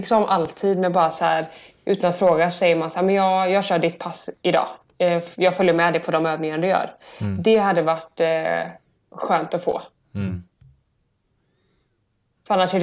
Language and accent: Swedish; Partille, Västra Götaland County, Sweden; jag har ändå byggt ett bra kontaktnät här hemma i Partille, Göteborg, efter alla mina år